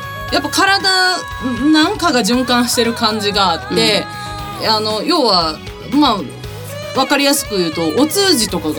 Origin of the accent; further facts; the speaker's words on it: Kansai, Japan; accent: Kansai dialect; 関西弁ね。なっちゃうよね、二人とも。